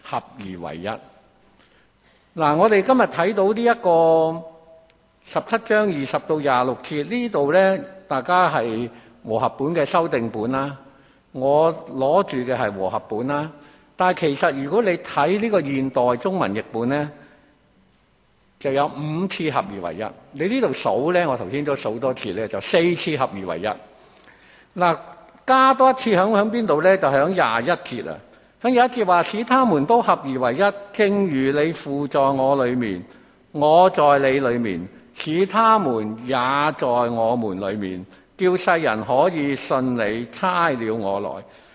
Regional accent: Chaozhou, Guangdong, China; 我是潮州人，那我加入呢潮人的同乡会

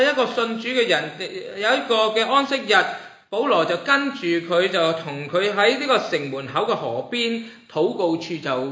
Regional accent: Hong Kong; 我们在香港长大的人就很明白的

